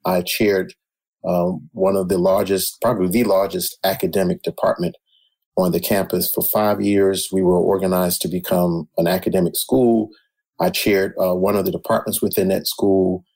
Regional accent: Baltimore, Maryland, United States; So, I was born in Baltimore, born and reared in Baltimore from what we would call very simple folks.

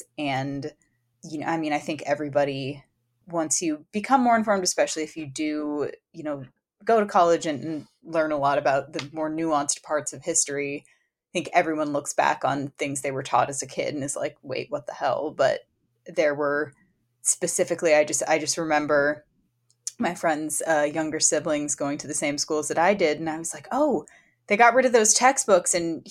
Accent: Virginia, United States; So I grew up in Virginia, like right outside of Washington, D.C., but our high school curriculum was Virginia curriculum.

